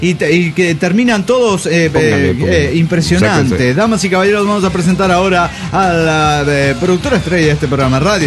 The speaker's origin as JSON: {"language": "Spanish", "region": "Bogotá", "country": "Colombia", "lives_now": "Mexico"}